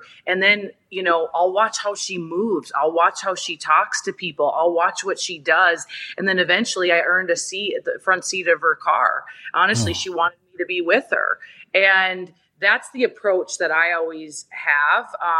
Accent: Minnesota, United States; I'm from the Midwest. So I'm from Minnesota, and I was raised by a single mom, the youngest of three, and lots of hardship growing up.

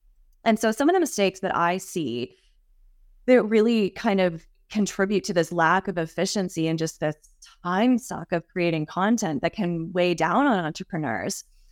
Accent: Eastern Canada, Canada; I'm originally from Eastern Canada, so kind of some of the bigger cities back there and things like that.

